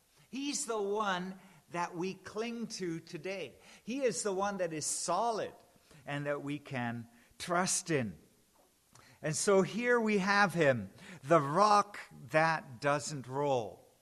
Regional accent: Vancouver, British Columbia, Canada; in South Vancouver

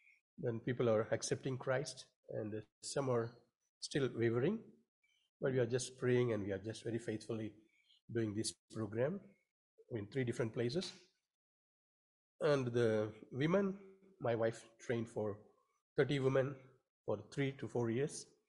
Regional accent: Chennai, Tamil Nadu, India; We come from South India, the place called Chennai

